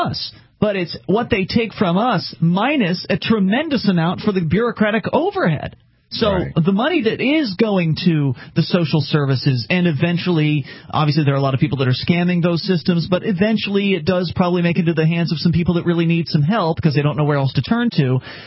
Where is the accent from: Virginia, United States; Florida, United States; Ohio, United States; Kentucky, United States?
Florida, United States; now in California, United States; I mean, I'm not used to this because I'm from Florida, Dale. There's no income tax there